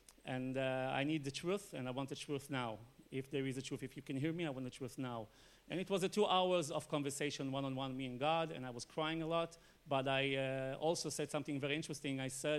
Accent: Israel; born there; English is a second language; Well, yeah, I was born in Israel. So in the age of, after the army, we usually go to have a trip.

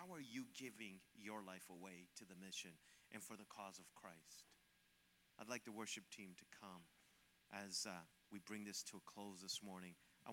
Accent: Montreal, Quebec, Canada; He came from Montreal, I came from Montreal, and we had an instant connection

